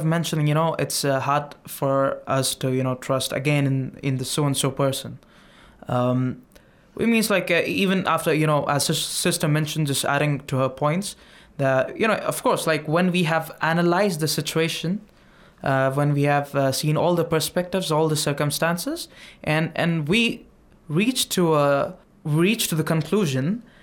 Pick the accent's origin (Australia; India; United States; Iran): India; English is a second language; from India.